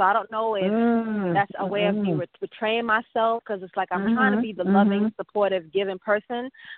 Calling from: Atlanta, Georgia, United States; I am in Atlanta, Patsy.

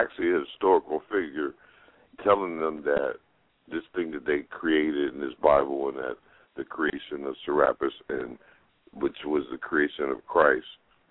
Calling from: Ohio, United States; Hey, it's … in Ohio, man.

